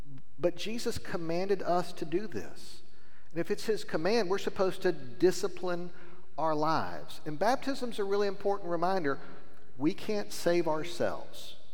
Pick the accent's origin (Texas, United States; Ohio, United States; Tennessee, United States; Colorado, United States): Texas, United States; Lubbock; when I was growing up, the church where I grew up in Lubbock